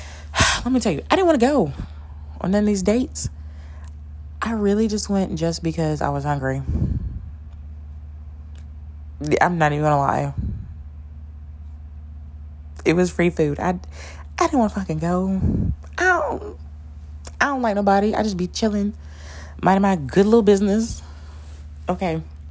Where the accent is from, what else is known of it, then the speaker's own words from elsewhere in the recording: Tennessee, United States; Where are you from? Tennessee.